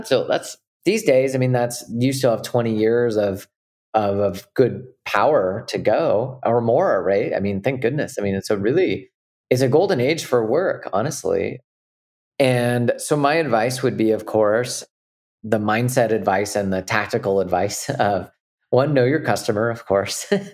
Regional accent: Sonora, California, United States; when I was a kid, I was a child actor in my hometown, and I was in a lot of the local plays and anything that they kind of did up in my hometown of Sonora, California.

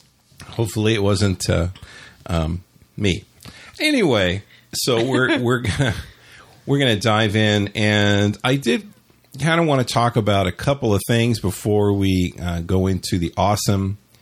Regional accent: San Bernardino, California, United States; born there; now in Orange County, United States; I was born in San Bernardino, and I escaped. I mean, I moved.

